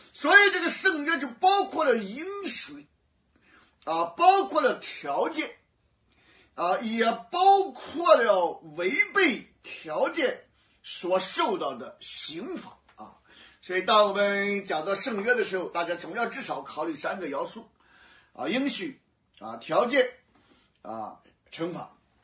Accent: Shandong, China; 那我们加工成面条，我们山东人风格的。

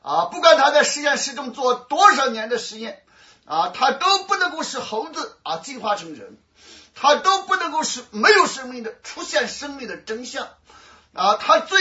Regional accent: China; 当然我们中国人讲的顺天者昌逆天者什么亡

